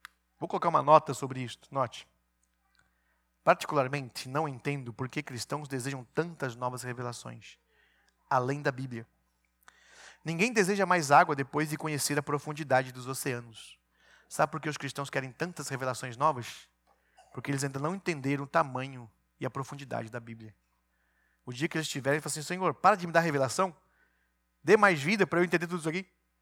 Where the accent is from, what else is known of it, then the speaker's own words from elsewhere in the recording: Minas Gerais, Brazil; Mas como um bom mineiro, só fui ver o mar já na juventude. Eu nasci na zona rural, meus pais jamais iam enviar para o mar.